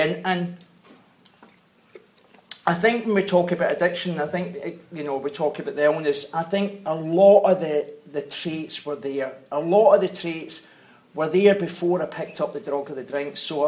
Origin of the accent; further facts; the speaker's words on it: Glasgow, Scotland, United Kingdom; so I grew up in Glasgow and my family